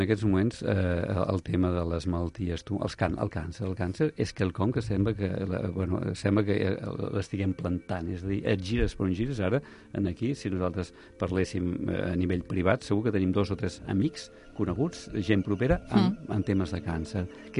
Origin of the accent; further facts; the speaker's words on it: Sant Cugat del Vallès, Catalonia, Spain; quan era petitó, tu, jo soc fill de Sant Cugat